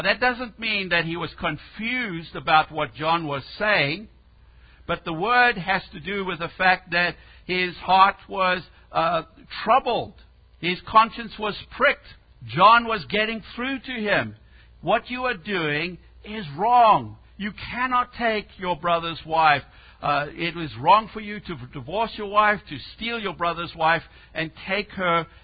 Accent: South Africa; I remember as a young teenager growing up in South Africa

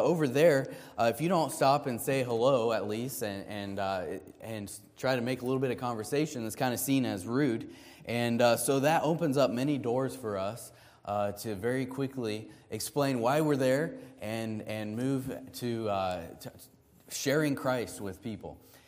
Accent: Missouri, United States; Now, mind you, I grew up in Missouri. just a little bit west of here. And, you know, we didn't speak a lot of French growing up in Missouri.

